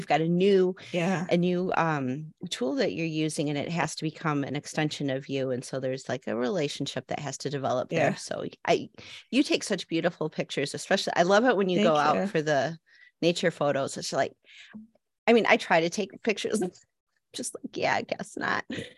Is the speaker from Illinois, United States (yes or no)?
yes; Chicago, Illinois, United States; I grew up in Chicago area, so everyone was insulated.